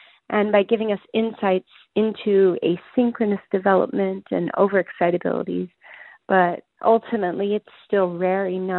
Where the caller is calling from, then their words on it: Phoenix, Arizona, United States; I'm calling from the Phoenix area